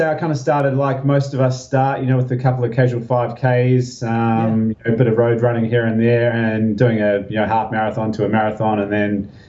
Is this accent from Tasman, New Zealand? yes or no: no; Lower Hutt, Wellington, New Zealand; I am actually from Lower Hutt myself, so I'm a Wellington.